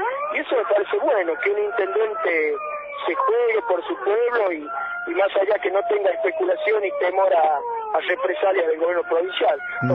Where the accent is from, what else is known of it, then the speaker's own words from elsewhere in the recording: La Rioja, Argentina; entienda que también somos ciudadanos riojanos los que vivimos en esta parte de la provincia